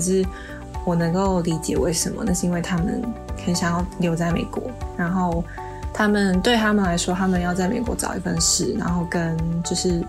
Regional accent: Taiwan; also born or lived in United States; 应该算从小时候在美国出生，但反正我3岁就回来台湾，然后之后再回美国的时间已经是大一的时候，所以大学的大一跟大四都在就是美国

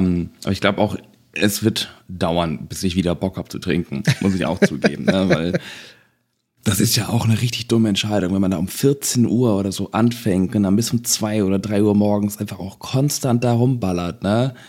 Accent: Hamburg, Germany; Ich meine, ich als Hamburger natürlich

